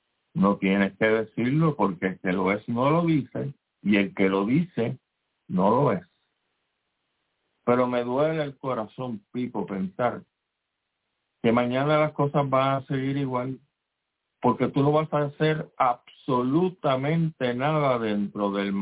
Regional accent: Puerto Rico; como ciudadano, como puertorriqueño, como boricua

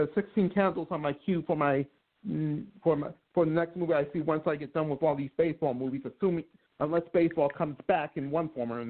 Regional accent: Chicago, Illinois, United States; born there; because I was born in Chicago

